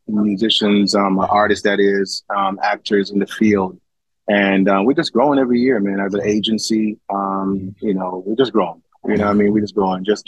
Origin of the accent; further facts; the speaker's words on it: Jamaica; I'm from Jamaica, man. I'm from Jamaica. I'm a Jamaican.